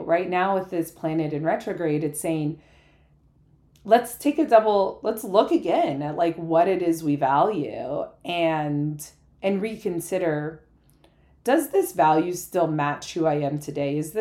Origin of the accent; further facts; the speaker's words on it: California, United States; I grew up in the Bay Area and I hella love saying hella, so we're going to do it.